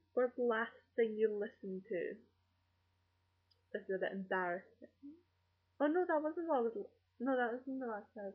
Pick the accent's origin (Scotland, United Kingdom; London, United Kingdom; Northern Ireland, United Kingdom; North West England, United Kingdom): Scotland, United Kingdom; Edinburgh; Yeah, I'm from Edinburgh, Scotland, and that's where I live at the moment.